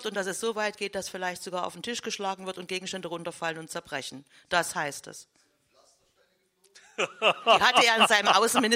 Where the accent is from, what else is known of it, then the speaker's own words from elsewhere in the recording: Saxony, Germany; mit meinen Leuten meine ich Sachsen, mein Zuhause, meine Heimat, das sind meine Leute.